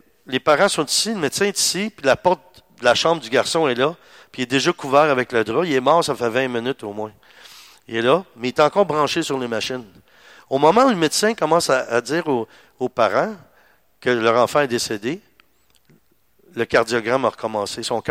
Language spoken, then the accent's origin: French; Granby, Quebec, Canada; Parce que moi, je suis de Granby, je suis plus proche de Montréal.